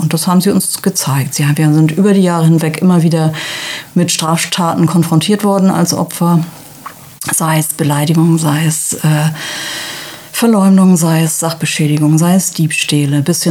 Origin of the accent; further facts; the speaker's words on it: Hamburg, Germany; Wir sind gebürtige Hamburger, haben also wirklich unser ganzes Leben dort in dieser Großstadt verbracht, was toll war. Wir hatten schöne Zeiten. Wir haben die letzten 15 Jahre im Rotlichtmilieu gelebt, also auf St. Pauli.